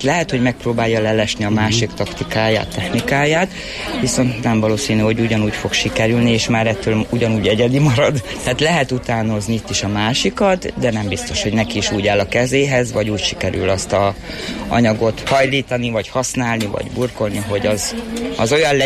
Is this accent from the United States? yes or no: no; Hungary; ha harmadik lettem volna, mint magyar torta készítő